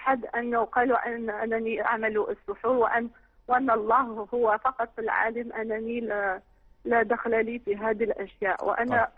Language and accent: Arabic; Algeria; من الجزائر حبيت نسألك سؤال